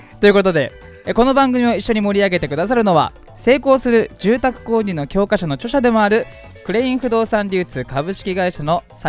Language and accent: Japanese; Fujisawa, Kanagawa, Japan; 藤沢出身の俳優タレントとして活動する私